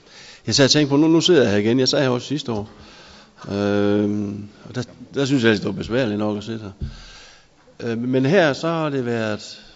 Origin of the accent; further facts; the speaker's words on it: Aalborg, North Denmark Region, Denmark; Jeg kommer fra Aalborg